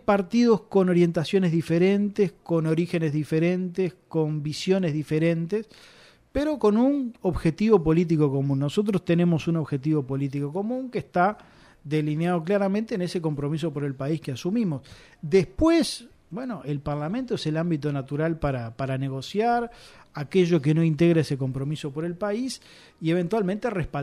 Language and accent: Spanish; Uruguay; una causa nacional que nos embanderaba a todos como uruguayos